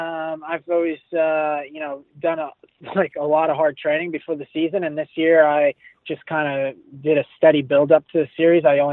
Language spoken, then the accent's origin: English; New York, United States; I grew up in New York racing in the mud, so I enjoy it.